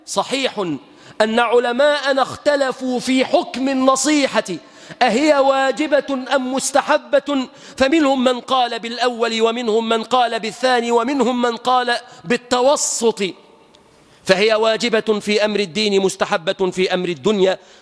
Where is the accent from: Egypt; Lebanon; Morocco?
Egypt; بلادنا مصر،